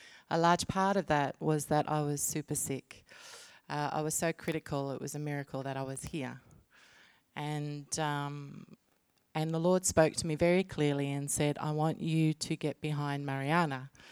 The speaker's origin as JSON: {"language": "English", "region": "Queensland", "country": "Australia", "tie": "born there", "said": "but means that I was born in Queensland."}